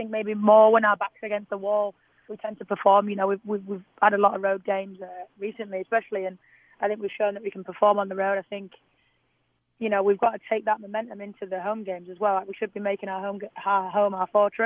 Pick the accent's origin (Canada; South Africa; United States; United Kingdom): United Kingdom; England; growing up in England, it was only ever football.